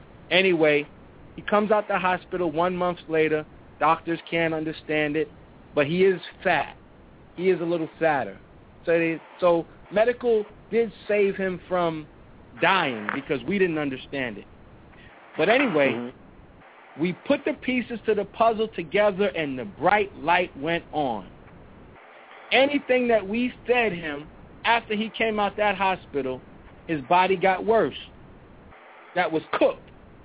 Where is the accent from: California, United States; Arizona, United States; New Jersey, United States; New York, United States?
New York, United States; Brooklyn; I'm a brother from Brooklyn, and there is no way that weed did not escape my experience.